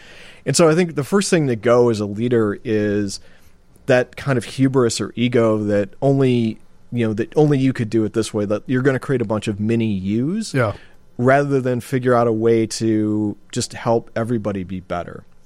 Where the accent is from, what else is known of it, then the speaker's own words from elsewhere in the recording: Illinois, United States; Because I grew up on the South Side.